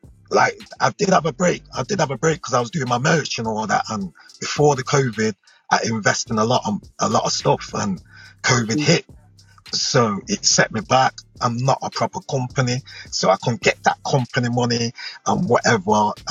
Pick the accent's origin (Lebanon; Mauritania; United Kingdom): United Kingdom; Nottingham, East Midlands; I'm in the UK, Nottingham. That's my hometown. That's where I'm at right now.